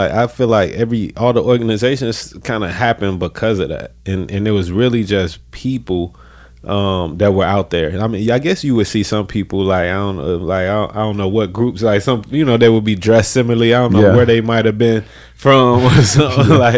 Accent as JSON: {"language": "English", "town": "St. Louis", "region": "Missouri", "country": "United States", "tie": "born or raised there", "said": "it was all along what we seen as growing up in St. Louis."}